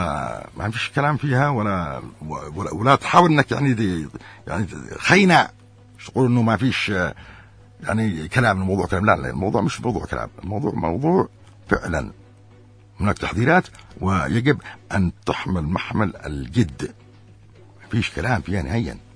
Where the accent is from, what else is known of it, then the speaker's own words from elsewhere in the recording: Yemen; انا في بلدي، انا في يمني الكبير